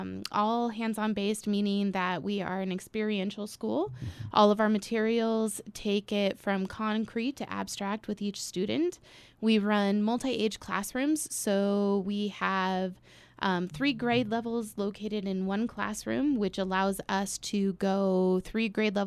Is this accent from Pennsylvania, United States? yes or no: no; Lander, Wyoming, United States; I am from Lander. I moved here back here in 2008, okay. And I worked around the Fremont County as a school teacher for 12 years.